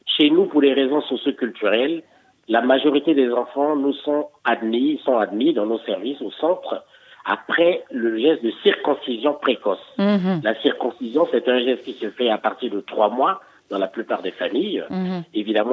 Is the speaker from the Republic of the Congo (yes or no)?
yes; Republic of the Congo; en tout cas chez nous, en Afrique et au Congo particulièrement, le dépistage est délicat.